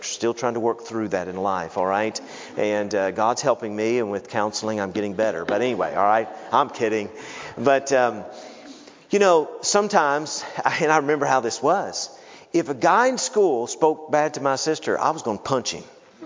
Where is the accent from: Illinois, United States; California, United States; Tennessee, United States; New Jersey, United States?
Tennessee, United States; Knoxville; By the way, growing up in Knoxville, Tennessee, I remember that my mom would often say to me before we went to church